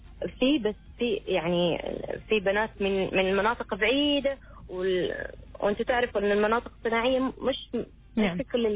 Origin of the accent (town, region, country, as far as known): Oman